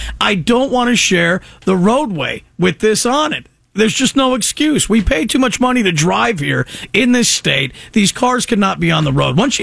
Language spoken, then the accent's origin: English; Modesto, California, United States; growing up in this area my entire life, being born and raised in Modesto and now living here.